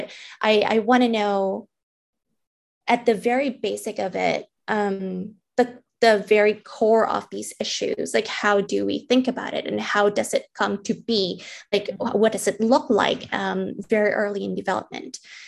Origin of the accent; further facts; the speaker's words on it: Jakarta, Indonesia; English is a second language; So I grew up in Indonesia, in Jakarta, when I was, what, like 9 or 10